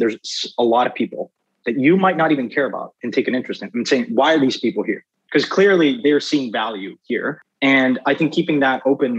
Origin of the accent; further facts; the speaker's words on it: Mexico; I'm from Mexico